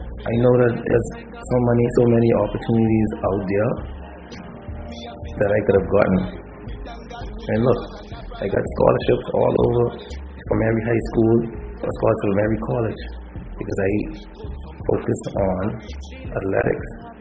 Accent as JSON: {"language": "English", "town": "Nassau", "region": "New Providence", "country": "Bahamas", "tie": "born or raised there", "said": "my hometown in Nassau, Bahamas."}